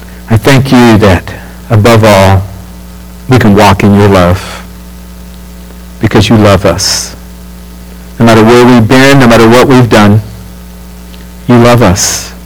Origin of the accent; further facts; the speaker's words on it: California, United States; she goes, what's it like growing up in California when people don't go to church? It was really funny that she was saying the same thing I was, just in the other way.